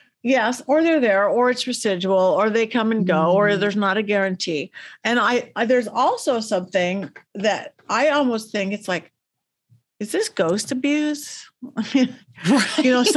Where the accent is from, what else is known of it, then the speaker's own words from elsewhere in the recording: Lakewood, California, United States; also born or lived in Long Beach; I was born in Long Beach. I grew up in Lakewood, a suburban area next to Long Beach.